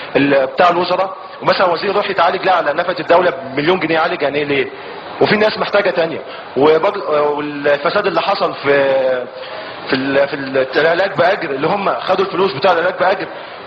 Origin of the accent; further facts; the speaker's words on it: Mansoura, Dakahlia, Egypt; لا انا من المنصورة